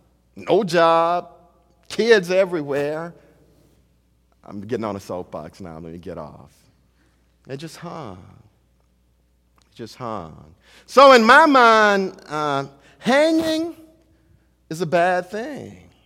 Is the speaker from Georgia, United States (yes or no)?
yes; Elberton, Georgia, United States; I'm from Elberton, Georgia, 2 hours away from him. Elberton is the country. Not a lot going on. We're the granite capital of the world.